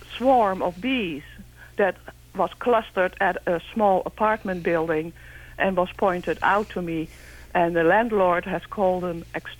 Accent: Netherlands; I'm from the Netherlands

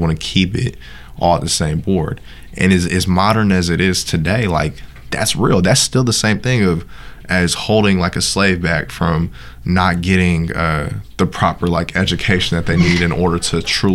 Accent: California, United States; I think one of the times that when I grew up in the Bay Area, kids used to get robbed on BART.

